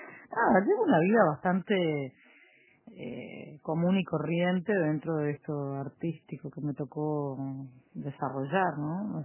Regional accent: Galicia, Spain; yo soy gallega, del Valle del Loro, como era mi abuelo.

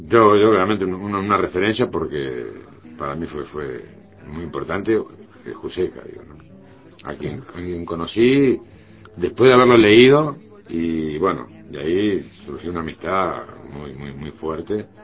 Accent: A Coruña, Galicia, Spain; Soy gallego.

